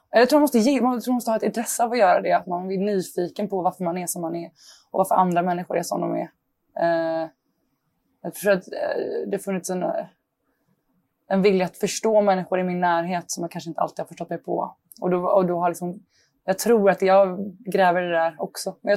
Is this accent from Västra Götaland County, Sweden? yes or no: yes; Västra Götaland County, Sweden; Jag har kompisar där jag växte upp, en liten stad utanför Göteborg